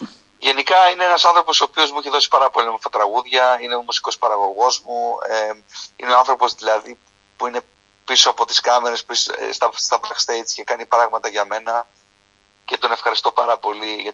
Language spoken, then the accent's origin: Greek; Volos, Thessaly, Greece; now in Germany; μεγάλωσα, γεννήθηκα και μεγάλωσα στον πανέμορφο Βόλο. Πραγματικά είμαι πολύ περήφανος που μεγάλωσα σε αυτή την πανέμορφη πόλη. Φυσικά χωρίζες από την Καρδίτσα, από την πλευρά του πατέρα μου και από την πλευρά της μητέρας μου, από ένα χωριό έξω από το Βόλο.